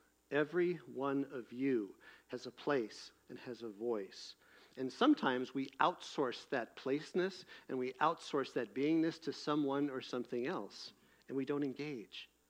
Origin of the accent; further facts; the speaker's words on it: United States; And I thought to myself, I'm an American. I'm a U.S. citizen.